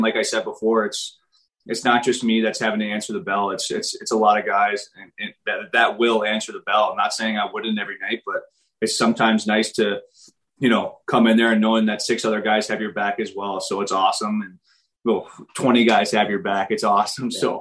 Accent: Detroit, Michigan, United States; So I grew up in Detroit, and probably one of the best eras of Detroit hockey of all time.

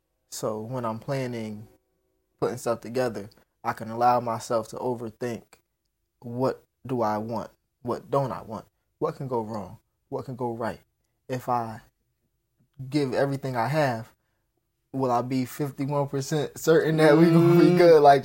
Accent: Jamaica; I was speaking Spanish. I can add Spanish stuff, cultural elements. I'm Jamaican.

